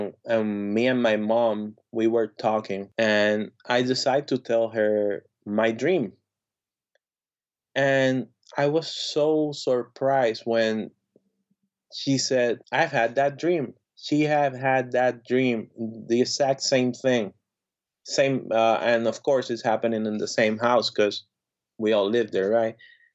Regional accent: Puerto Rico; So I was born in Puerto Rico in the 80s, grew up early 80s, grew up 80s, 90s.

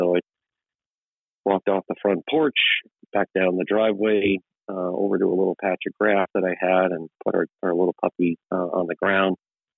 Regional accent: Lebanon, Oregon, United States; sorted by Oregon and looked for records around my hometown of Lebanon.

